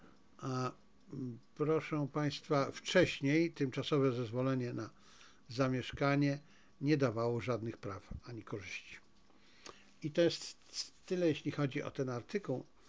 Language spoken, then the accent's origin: Polish; Zabrze, Silesian Voivodeship, Poland; now in Warsaw, Poland; Nie urodziłem się w Warszawie. Urodziłem się w Zabrzu, tam mieszkałem. Skończyłem studia na Politechnice Śląskiej i dopiero wtedy przeniosłem się do Warszawy.